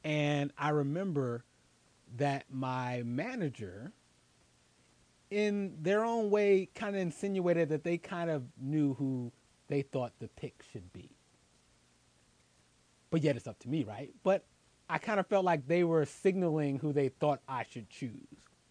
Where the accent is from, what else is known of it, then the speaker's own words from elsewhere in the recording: Philadelphia, Pennsylvania, United States; I will give one more special shout out to my hometown and the folks in Philly